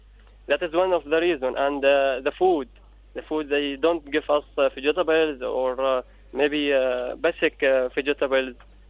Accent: Daraa, Daraa Governorate, Syria; English is a second language; moved away as an adult; now in Jordan; I am from Dara. I came to Jordan for 6 months.

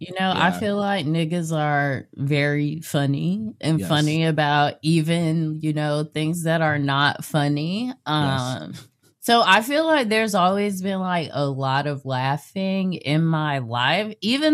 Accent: Jacksonville, Florida, United States; And mind you, I'm from Duval.

